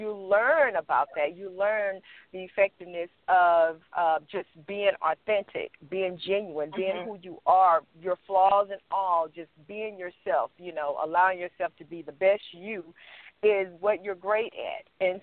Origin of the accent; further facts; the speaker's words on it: Southern United States, United States; accent: southern; I would be ashamed to talk because I was always being teased about my southern accent.